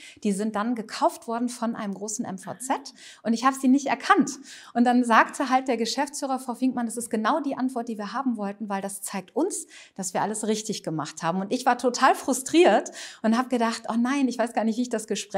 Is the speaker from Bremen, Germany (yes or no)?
no; Dortmund, North Rhine-Westphalia, Germany; also ich komme aus Dortmund